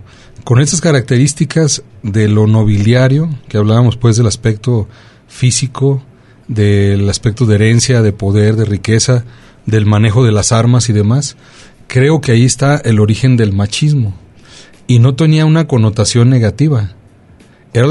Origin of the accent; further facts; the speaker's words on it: Mexico; los mexicanos